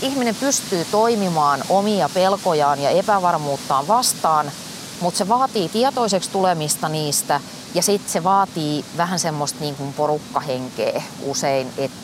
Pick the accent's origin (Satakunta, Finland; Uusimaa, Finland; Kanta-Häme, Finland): Kanta-Häme, Finland; Ypäjä; Ypäjältä, kyllä. Ypäjän aseman kylältä.